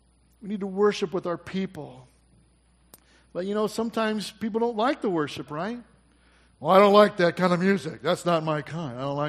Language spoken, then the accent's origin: English; Washington, Illinois, United States; now in Michigan, United States; they sold their house that I grew up in down in Washington, Illinois, and they moved up to Kalamazoo.